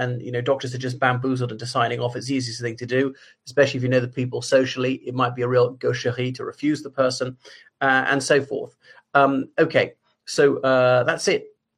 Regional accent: Ireland; from Ireland.

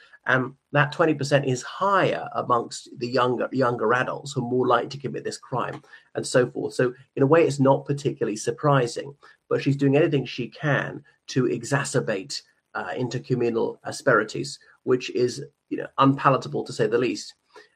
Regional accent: Ireland; from Ireland.

